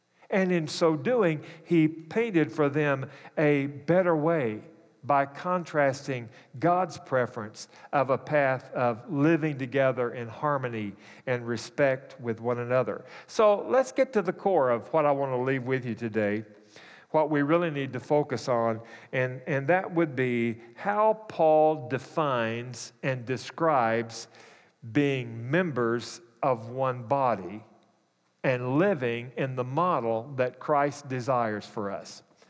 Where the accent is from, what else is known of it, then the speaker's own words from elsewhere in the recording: the South, United States; I'm from the South, so the example is cornbread.